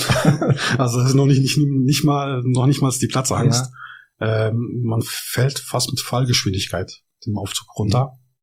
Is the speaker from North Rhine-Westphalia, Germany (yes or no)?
yes; North Rhine-Westphalia, Germany; born there; ich bin im Ruhrgebiet geboren. Meine Eltern sind eingewandert aus der Türkei, wurden früher liebevoll Gastarbeiter genannt. Das heißt, ich bin Arbeiterkind